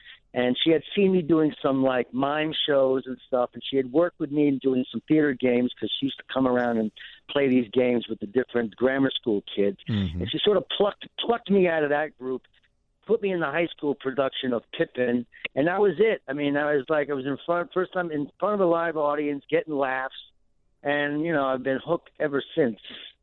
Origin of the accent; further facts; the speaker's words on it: Cambridge, Massachusetts, United States; Oh, yeah, because, I mean, I'm a New Yorker. My parents are from New York. I grew up in Cambridge only because my dad was working there for a little while. I went to high school in Cambridge.